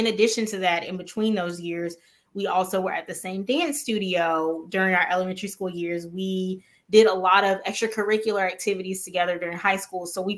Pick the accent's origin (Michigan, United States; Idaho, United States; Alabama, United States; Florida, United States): Alabama, United States; Mobile; We're both from Mobile, Alabama.